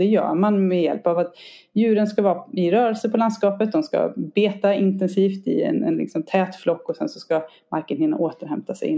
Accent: Bokenäset, Västra Götaland County, Sweden; om man tar liksom hemma på Bokenäset där jag är ifrån, så var det liksom en ko i varje vägkrök ungefär.

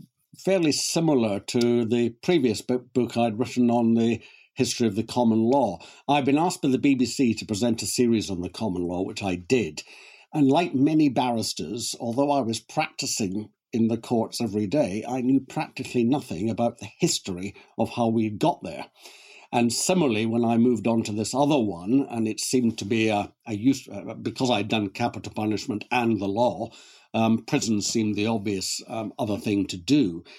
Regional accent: Glasgow, Scotland, United Kingdom; I was born and brought up in Glasgow a long time ago

